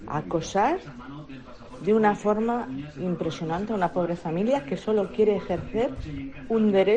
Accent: Tarragona, Catalonia, Spain; soy catalana … de Tarragona

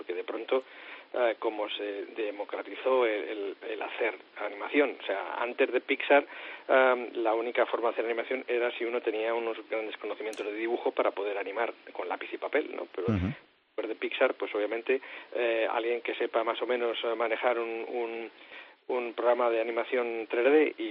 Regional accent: Spain; moved away as an adult; hubo una época, en el 84 así, que salí de España para intentar buscar la forma de hacer animación de largometrajes

